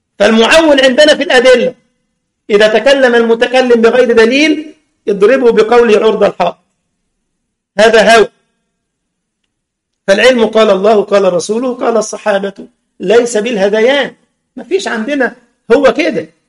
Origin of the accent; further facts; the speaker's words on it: Egypt; زي أذكر مرة في مسجد المساجد عندنا في مصر، وكان معروف بمسجد البدع